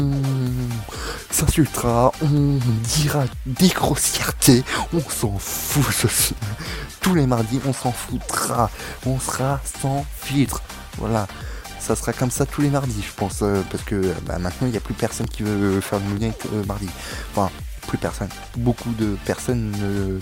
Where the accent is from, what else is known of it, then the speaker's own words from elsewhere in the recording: Paris, Île-de-France, France; Bon, ça serait peut-être à Paris parce que je suis parisien